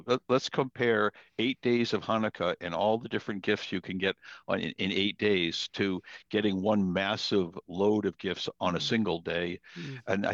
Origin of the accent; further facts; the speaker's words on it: New Bedford, Massachusetts, United States; So I grew up in New Bedford, and two doors away were my best friend and my sister's best friend